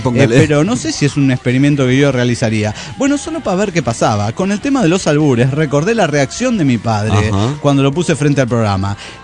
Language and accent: Spanish; Mexico; de México, güey.